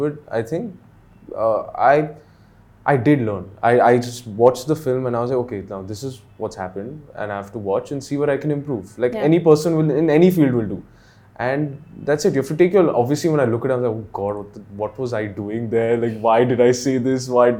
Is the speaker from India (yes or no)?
yes; Delhi, India; that's my biggest thing that I'm so grateful for is because I grew up in Delhi.